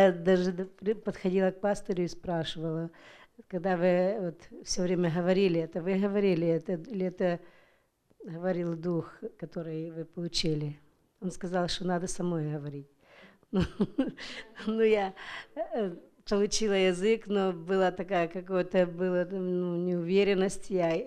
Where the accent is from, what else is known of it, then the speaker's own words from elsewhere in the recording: Tacoma, Washington, United States; я из Такомы.